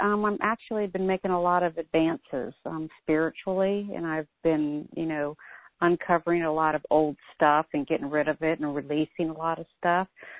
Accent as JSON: {"language": "English", "town": "Atlanta", "region": "Georgia", "country": "United States", "said": "I'm from Atlanta."}